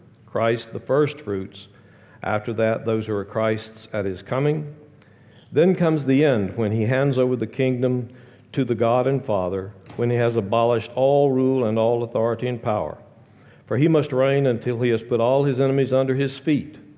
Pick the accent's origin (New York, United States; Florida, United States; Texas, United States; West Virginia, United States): Texas, United States; accent: Texas; I come from Texas. You may or may not recognize a Texas accent.